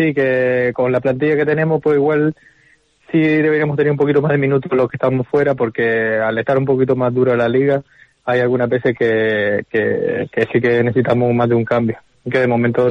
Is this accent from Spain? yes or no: yes; Canary Islands, Spain; also born or lived in Veneto, Italy; Sí, yo ya me vine desde los 6 años, realmente me considero canario, pero sí que lo único que tengo italiano es el pasaporte realmente ahora.